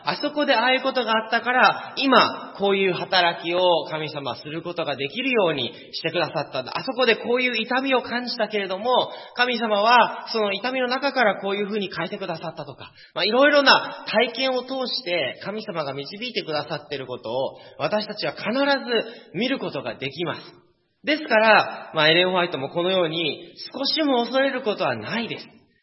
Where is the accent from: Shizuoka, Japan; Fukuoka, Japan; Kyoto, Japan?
Kyoto, Japan; Tanba; 日本生まれ育ちです。京都ですって言って、京都？とか言われるんですけど、まあ、丹波の黒豆の有名なんですね、丹波から、丹波生まれ育ちだったんですけれども